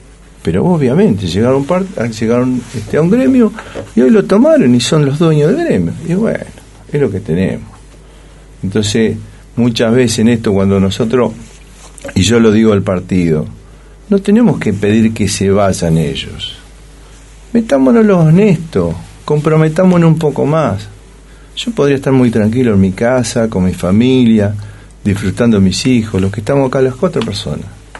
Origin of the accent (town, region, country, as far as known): Argentina